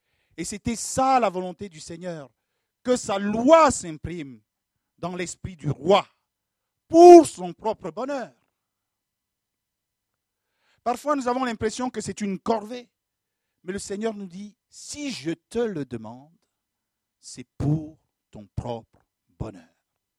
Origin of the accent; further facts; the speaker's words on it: Cameroon; je viens du Cameroun